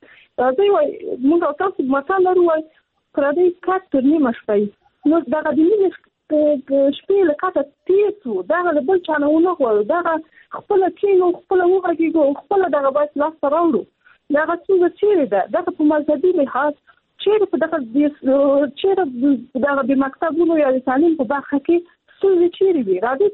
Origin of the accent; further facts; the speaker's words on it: Afghanistan; زه خپله په افغانستان کې پیدا شوې، په افغانستان کې لویه سوم،